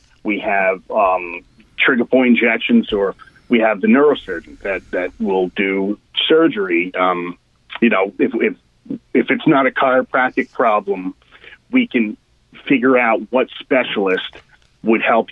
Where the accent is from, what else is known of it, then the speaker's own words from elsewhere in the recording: Dix Hills, New York, United States; I grew up in Long Island. Grew up in Dix Hills.